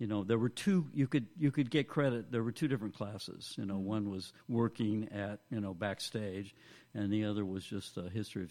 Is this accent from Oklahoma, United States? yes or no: yes; Stillwater, Oklahoma, United States; also born or lived in Maryland / Kansas; I was actually born in Maryland, and then we moved to Kansas. But I grew up high school in Stillwater, Oklahoma, which is not quite a small town.